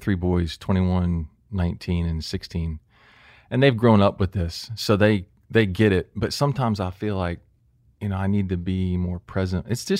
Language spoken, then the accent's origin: English; Jacksonville, Florida, United States; I grew up in Jacksonville.